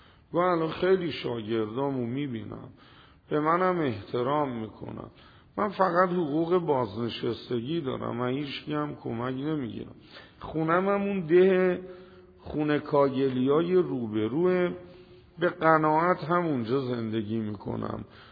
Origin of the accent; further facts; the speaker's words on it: Tehran, Tehran Province, Iran; گوه اهل کجایی؟ گفتم تهرون.